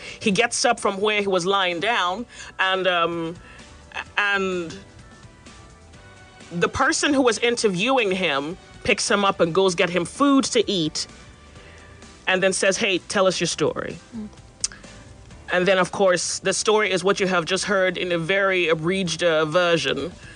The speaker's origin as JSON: {"language": "English", "country": "Nigeria", "said": "I feel particularly hurt as a Nigerian that there are Nigerians who feel hopeless."}